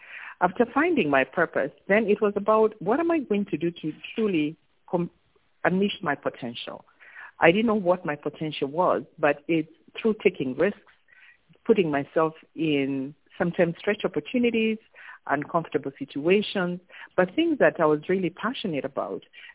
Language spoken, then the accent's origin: English; Kenya; also born or lived in United States; now in Canada; growing up in Kenya, coming to Canada with a stopover in the U.S. and back to Western Canada.